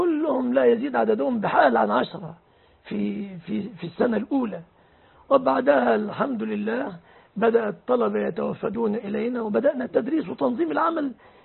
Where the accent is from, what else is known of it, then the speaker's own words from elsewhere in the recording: Egypt; أنا رجل مصري لا أعرف خلافاتكم اليمنية، هذه ما هي خلافات اليمنية، أنا مصري وعندنا مذهب شافعي.